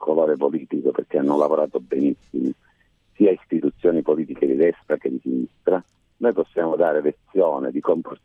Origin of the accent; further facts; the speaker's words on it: Calabria, Italy; dobbiamo, come calabresi, perché paghiamo le tasse come pagano in Lombardia, in Emilia Romagna